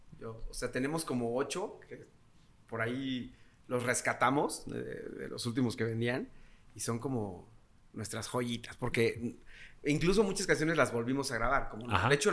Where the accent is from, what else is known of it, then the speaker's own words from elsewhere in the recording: Tulancingo, Hidalgo, Mexico; O sea, nosotros somos de Tulancingo, Hidalgo. Un abrazo muy fuerte a toda la gente de Hidalgo, que siempre que podemos orgullosamente lo contamos.